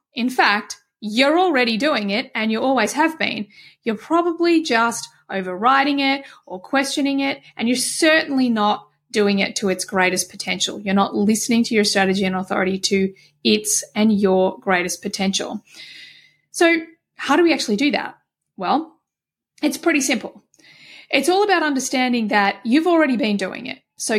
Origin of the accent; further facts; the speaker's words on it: Australia; I'm Australian.